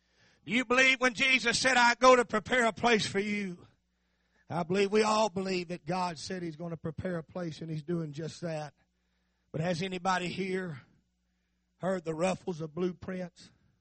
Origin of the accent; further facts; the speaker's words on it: Texas, United States; born there; And I was born in Texas